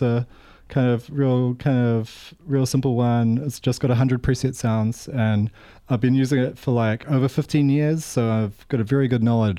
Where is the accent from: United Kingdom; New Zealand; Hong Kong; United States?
New Zealand; Beach Haven, Auckland; I grew up in Beach Haven and like as a kid in the early 80s, so it was I'm getting a bit long in the tooth